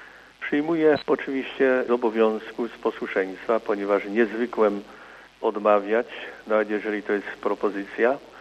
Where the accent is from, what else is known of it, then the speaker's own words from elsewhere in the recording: Lesser Poland, Poland; pochodzę z diecezji tarnowskiej.